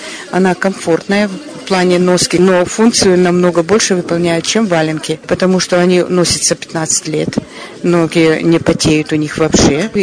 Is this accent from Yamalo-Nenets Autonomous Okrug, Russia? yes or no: yes; Salekhard, Yamalo-Nenets Autonomous Okrug, Russia; Салехард.